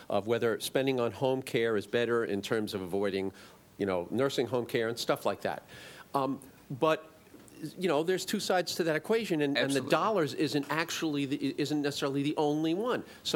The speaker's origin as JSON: {"language": "English", "region": "New York", "country": "United States", "said": "I'm from New York."}